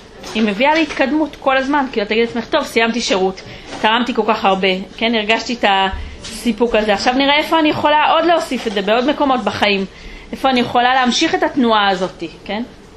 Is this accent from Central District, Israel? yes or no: no; Jerusalem, Jerusalem District, Israel; also born or lived in United States; אני באתי מירושלים, אמרתי לכם, היה לנו גם כמה שנים בארצות הברית